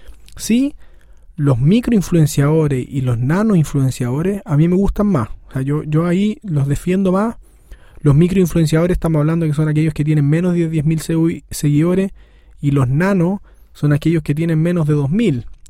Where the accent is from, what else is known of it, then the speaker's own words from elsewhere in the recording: Chile; born there; yo, al nacer en Chile, no soy nativo digital